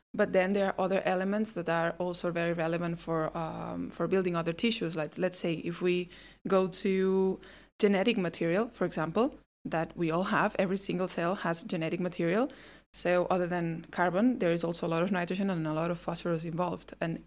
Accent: Barcelona, Catalonia, Spain; So I'm from Barcelona

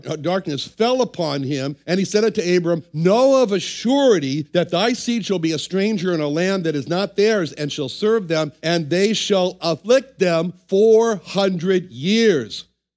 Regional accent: Cincinnati, Ohio, United States; born there; I was born in Cincinnati and not in Kiev, Russia.

